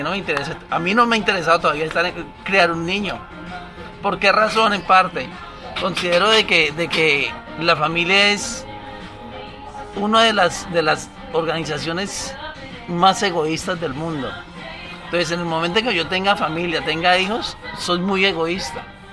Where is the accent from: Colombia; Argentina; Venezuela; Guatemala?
Colombia; Cali, Valle del Cauca; Yo soy colombiano. De la zona paisa, y me crecí y me eduqué en el Valle del Cauca, en Cali, y estuve trabajando como 10 años en la selva.